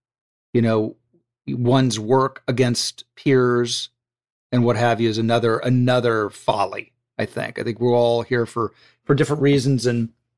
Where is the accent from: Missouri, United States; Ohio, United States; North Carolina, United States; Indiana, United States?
Ohio, United States; Yeah, I'm from Ohio, and I started as a kid.